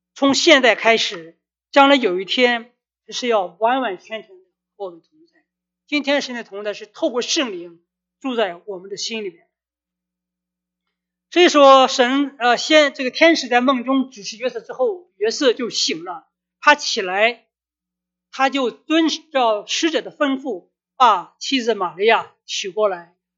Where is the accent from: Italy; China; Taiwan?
China; now in United States; 我们都来到了美国。作为一个中国人来说，我们是散居人口，散居人口，散居到美国